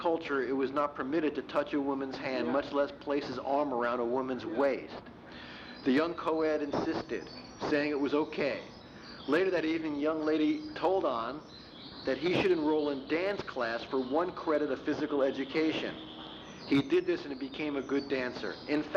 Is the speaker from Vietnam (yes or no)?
yes; Vietnam; Yeah, I come from Vietnam.